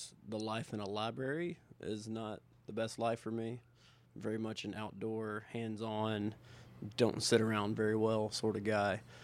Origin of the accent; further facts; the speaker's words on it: Tennessee, United States; born and raised in Middle Tennessee